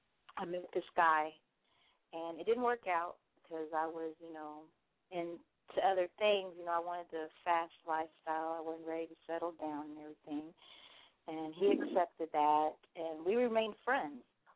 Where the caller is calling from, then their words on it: Texas, United States; I'm calling from Texas.